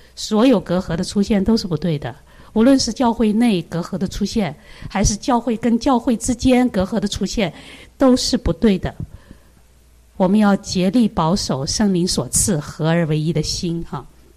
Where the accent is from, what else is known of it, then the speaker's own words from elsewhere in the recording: China; 我们中国人啊，向来呢没办法亲近神